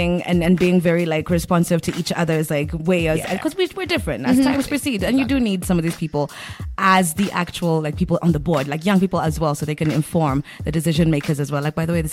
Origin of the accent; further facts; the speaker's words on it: Kenya; we've known for a while that we're special, you know, because we're Kenyan.